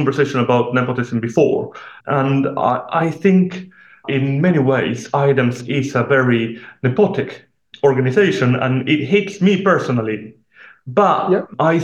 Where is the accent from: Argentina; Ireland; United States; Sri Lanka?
Argentina; But I'm from Argentina. I've seen the worst side of nepotism way too often.